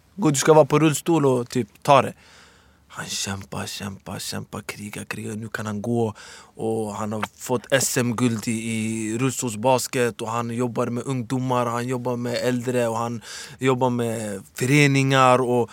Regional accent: Stockholm, Stockholm County, Sweden; Men annars jag brukar vara mycket i Stockholm. Speciellt Husby, där jag är uppvuxen.

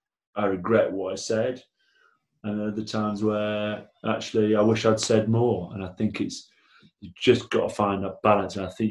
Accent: Blackburn, North West England, United Kingdom; I'm from Blackburn.

